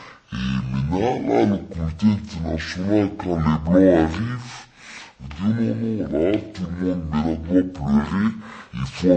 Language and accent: French; DR Congo; ici chez nous au Congo, qu'on a amené au Rwanda